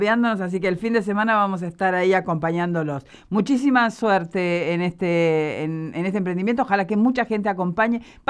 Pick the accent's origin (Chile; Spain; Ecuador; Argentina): Argentina; Paraná, Entre Ríos; yo soy entrerriana y yo me acuerdo de mi infancia en Paraná